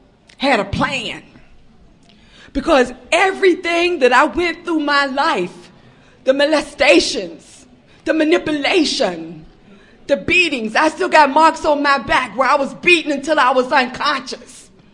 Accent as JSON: {"language": "English", "region": "Virginia", "country": "United States", "said": "I'm from the Rappahannock area. That's new. I'm in Spotsylvania, Virginia."}